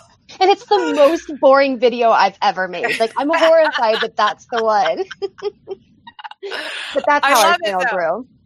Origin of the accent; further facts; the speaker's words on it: Ohio, United States; I'm from Ohio, and I'm a stay-at-home mom of three kids